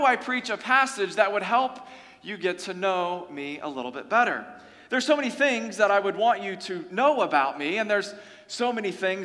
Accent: North Carolina, United States; I would want you to know that I grew up in North Carolina, and by the way, that fiddle was good for my southern soul.

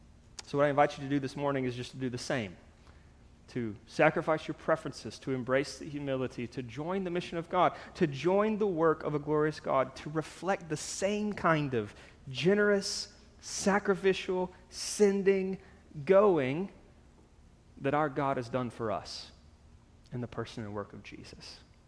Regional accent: Blue Ridge, Georgia, United States; I'm originally from the North Georgia mountains, Blue Ridge, Georgia. I grew up in a log cabin about a half mile from the Appalachian Trail.

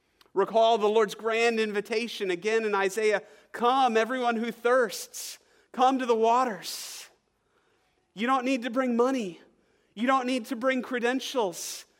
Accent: Oklahoma, United States; now in Minnesota, United States; I was used to the heat growing up in Oklahoma, but these Minnesota kids, as soon as it gets above 90, they're about to faint after one round of batting practice.

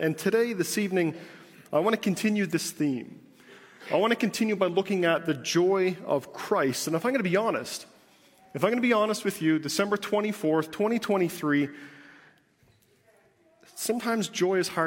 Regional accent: Digby, Nova Scotia, Canada; born there; there was no angelic chorus when I was born in Digby, Nova Scotia.

